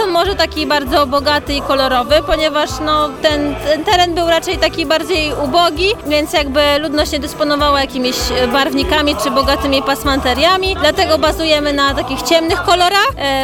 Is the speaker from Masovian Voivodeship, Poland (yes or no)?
yes; Kaleń, Masovian Voivodeship, Poland; Ja z Kalenia II, powiat garwoliński, gmina Sobolew, bo jest kilka Kaleniów.